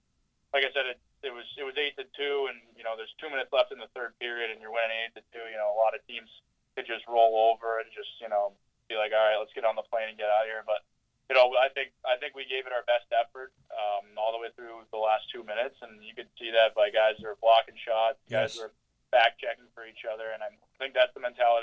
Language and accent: English; Andover, Massachusetts, United States; Yeah, it was real early. Like you said, I was lucky enough to, you know, live in such a fortunate situation, such a great area.